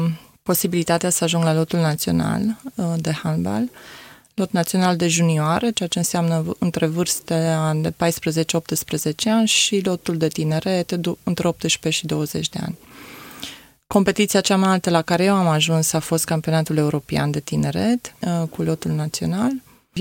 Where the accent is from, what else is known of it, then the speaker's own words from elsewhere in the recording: Cluj-Napoca, Cluj County, Romania; Am copilărit acolo, am făcut școală în Cluj-Napoca, m-am apucat și de sport în Cluj, deci pot să zic că mare parte din viața mea am fost trăită în Cluj.